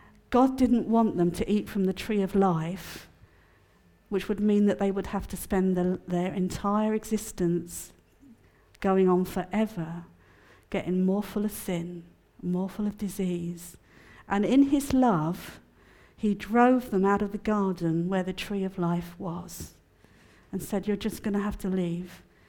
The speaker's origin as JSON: {"language": "English", "country": "United Kingdom", "said": "because we're very British about that."}